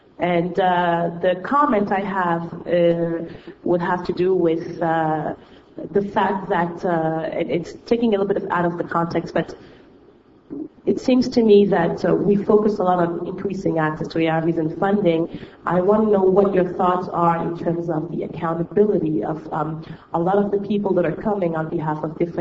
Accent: Guinea; and I'm from Guinea.

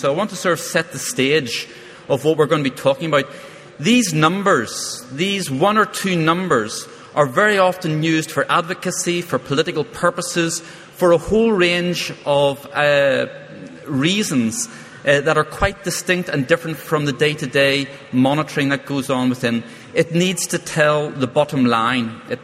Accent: Ireland; you'll have realized by now that I'm not South African. My Irish roots are probably giving way

